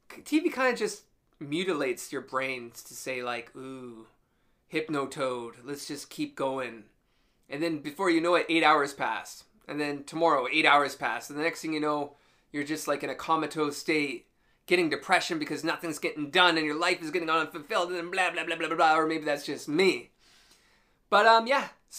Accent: Canada; I mean, I'm a Canadian. I just swear all the time.

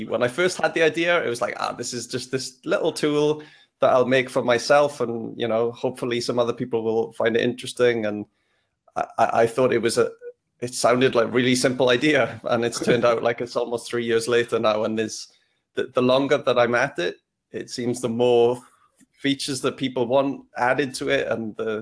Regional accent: Wales, United Kingdom; I grew up in Wales, and I'm embarrassed to say I can't really speak Welsh, although I can understand a bit of it

